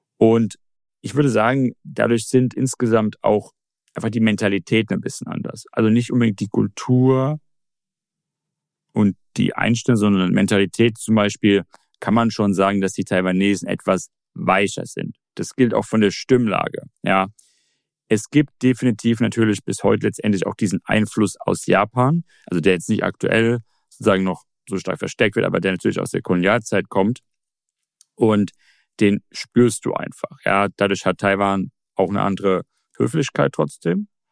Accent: Shenzhen, Guangdong, China; ich komme jetzt aus Shenzhen und Shenzhen ist natürlich auch eine der modernsten Städte von China

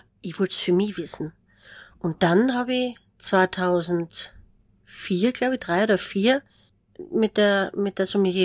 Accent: Austria; ich natürlich, ne, so als Österreicherin, blaufränkisch zweigelt, das waren meine Geschmacksbilder.

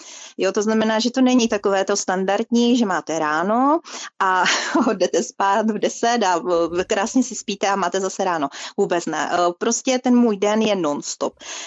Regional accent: Olomouc, Olomouc Region, Czechia; na konci července 2016 už jsem se stěhovala do Olomouce, odkud pocházím.

